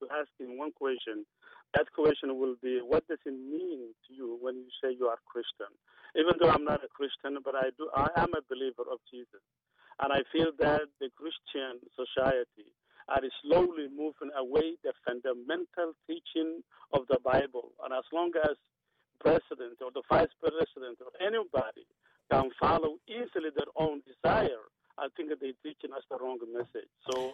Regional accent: Somalia; English is a second language; now in United States; I'm originally come from Somalia.

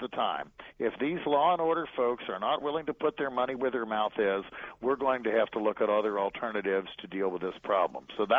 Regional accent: Cincinnati, Ohio, United States; I come from Hamilton County, which is Cincinnati, which is generally regarded as a very law and order place.

